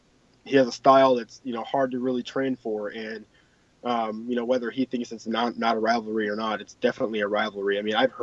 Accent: Alaska, United States; See, Alaska is my home state, and you know, a lot of people claim that they support Alaska, but no one does what I do.

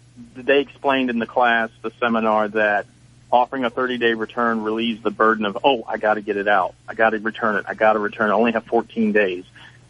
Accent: New Orleans, Louisiana, United States; now in Seattle, United States; You know I'm from New Orleans. Although lately I've been based out of Seattle now for the last 6 months.

